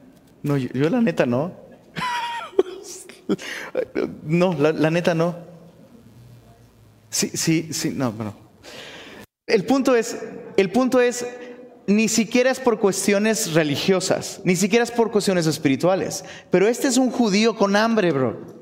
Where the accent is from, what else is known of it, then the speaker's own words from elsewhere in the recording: Guerrero, Mexico; En mi tierra se hace caldo de iguana allá en Guerrero, ¿verdad?